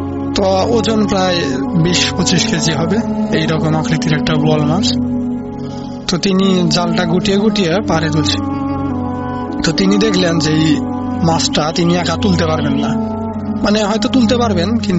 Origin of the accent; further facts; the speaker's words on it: Sirajganj, Rajshahi Division, Bangladesh; আমার বাড়ি সিরাজগঞ্জ সদরে কোনো একটা গ্রামে।